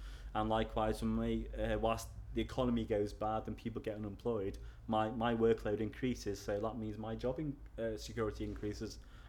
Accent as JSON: {"language": "English", "region": "Wales", "country": "United Kingdom", "accent": "Scouse", "said": "So yes, I am originally from North Wales, but I sound like I'm a Scouser from Liverpool."}